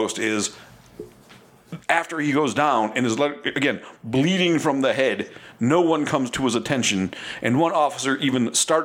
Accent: Buffalo, New York, United States; the town of my birth, what I call my hometown, Buffalo, New York, had a really bad fucking week.

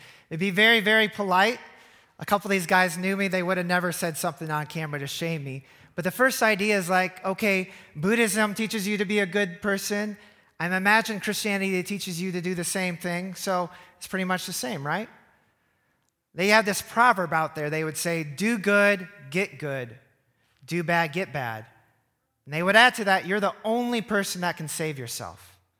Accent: Iowa, United States; also born or lived in Cambodia; I'm from Iowa. And our family's got to move from the cornfields of Iowa to Cambodia in 2009 and out to the rice fields, which also felt a little bit strangely familiar.

